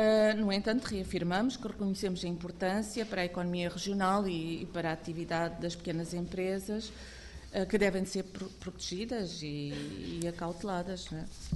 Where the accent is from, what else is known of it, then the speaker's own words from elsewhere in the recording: Faro, Portugal; sou de Faro e conheço a realidade e passo ali pela zona do aeroporto, pela freguesia de Montenegro.